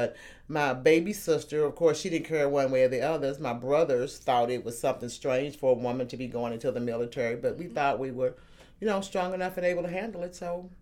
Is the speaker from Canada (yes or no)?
no; Louisville, Kentucky, United States; Okay. I'm from Louisville, Kentucky. I am the middle daughter of six, four girls, two boys. I graduated from Central High School in 1974.